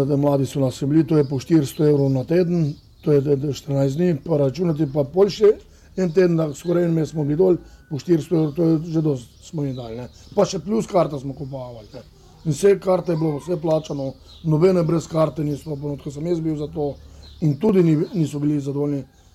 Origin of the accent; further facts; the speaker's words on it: Krško, Lower Sava, Slovenia; Ni pa z naše strani iz Krškega, ni pa to iz Krškega, ne. Pač. Ja. Mi smo iz Krška dolači